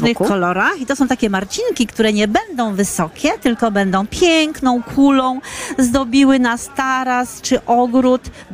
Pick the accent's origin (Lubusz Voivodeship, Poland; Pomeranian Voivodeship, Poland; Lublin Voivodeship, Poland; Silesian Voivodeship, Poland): Lublin Voivodeship, Poland; Hrubieszów; Jesteśmy z Trubieszowa.